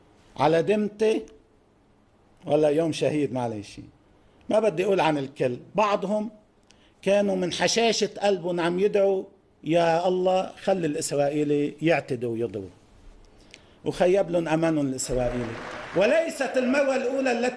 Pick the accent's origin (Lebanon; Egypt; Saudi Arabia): Lebanon; نحن كلبنانيين، هاي تجربة نحن اللبنانيين